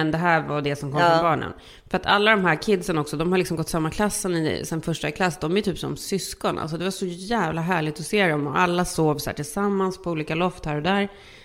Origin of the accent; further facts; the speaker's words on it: Sweden; vi är ju svenskar